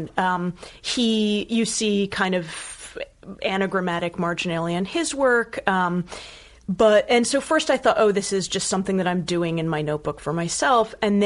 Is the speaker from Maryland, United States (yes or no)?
yes; Bethesda, Maryland, United States; I'm from Maryland. Yeah. I'm from Bethesda outside of DC.